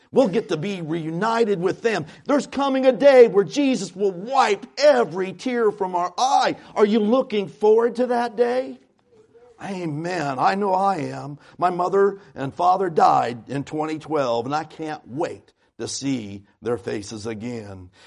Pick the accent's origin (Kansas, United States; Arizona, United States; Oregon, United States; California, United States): Kansas, United States; When I grew up in Kansas, out in the country, we didn't even lock our door.